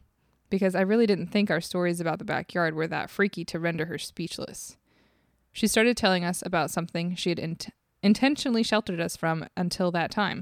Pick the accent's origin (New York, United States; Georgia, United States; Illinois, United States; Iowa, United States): Illinois, United States; Once upon a hot minute ago, my sister and I were a couple of wee children growing up in Southern Illinois.